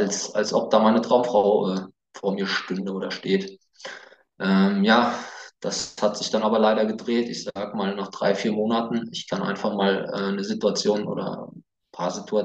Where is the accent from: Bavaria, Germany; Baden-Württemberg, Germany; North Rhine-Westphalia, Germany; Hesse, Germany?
Hesse, Germany; ich komme aus der Umgebung vom Rhein-Main-Gebiet. Ich bin 37 Jahre alt